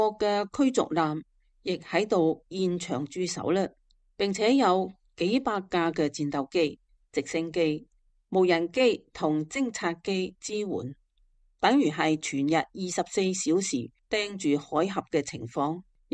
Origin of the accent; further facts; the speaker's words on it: Hong Kong; 我哋香港人